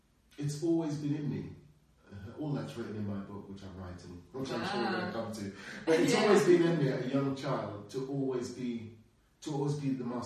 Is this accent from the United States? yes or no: no; London, United Kingdom; now in Brno, Czechia; As a Londoner.